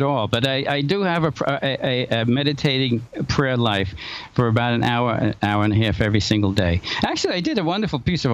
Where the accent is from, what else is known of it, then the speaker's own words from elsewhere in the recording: Brooklyn, New York, United States; born there; Well, I was born in Brooklyn, and back in the day, we went to a parochial school.